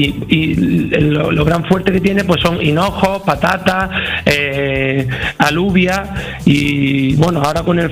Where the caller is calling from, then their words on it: Jubiles, Andalusia, Spain; Pues mire, yo les llamo desde Jubiles.